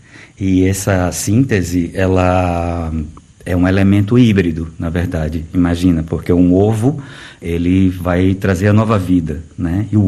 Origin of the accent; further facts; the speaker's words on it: Manaus, Amazonas, Brazil; born there; also born or lived in Recife / Rio de Janeiro; eu sou nascido em Manaus, mas por uma contingência, porque minha família é pernambucana. Então, meus pais estavam estudando ecologia nos anos 70, quando eu nasci lá. E depois me mudei para Recife, morei também no Rio de Janeiro.